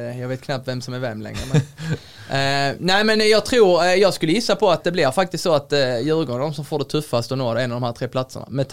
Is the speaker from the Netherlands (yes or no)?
yes; Netherlands; satt och tittade på den när jag är från Holland.